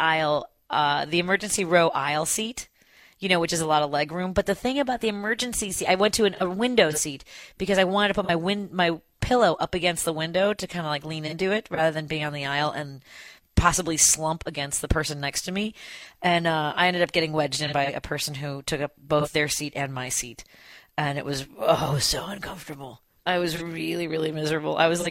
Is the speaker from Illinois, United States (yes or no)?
yes; Chicago, Illinois, United States; I tell people I'm from Chicago, and they're like, oh, you guys are really corrupt.